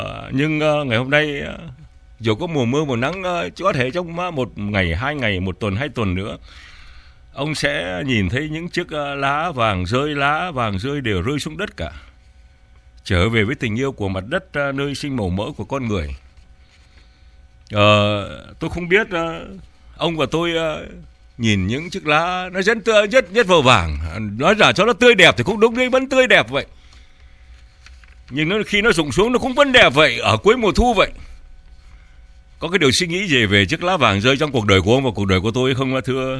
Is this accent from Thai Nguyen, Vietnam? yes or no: no; Phú Nhai, Nam Định, Vietnam; born there; Tôi sinh ra tại miền Bắc, biết ít về miền Bắc lắm. Tôi biết quê hương của tôi, cái làng tôi sinh ra đó là làng Phú Nhai. Làng Phú Nhai.